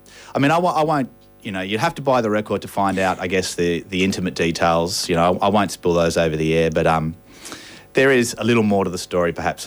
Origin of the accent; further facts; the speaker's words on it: Australia; I think we've finally, as Australian men, picked our knuckles up off the ground while we're walking upright